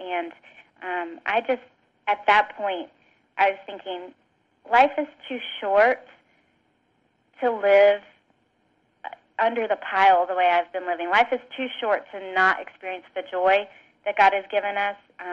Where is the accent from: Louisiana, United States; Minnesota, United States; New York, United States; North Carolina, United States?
North Carolina, United States; Greensboro; I'm from Greensboro, North Carolina.